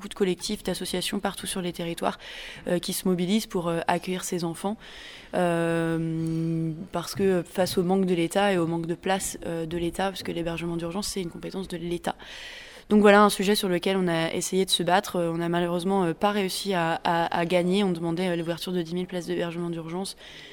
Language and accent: French; Brittany, France; moved away as an adult; also born or lived in Belgium; now in Vienna, Austria; sénatrice écologiste, représentant les Français de l'étranger. Je suis originaire de Bretagne, j'ai fait des études franco-allemandes, j'ai vécu pendant ces dernières années à l'étranger, en Belgique et puis maintenant en Autriche, à Vienne.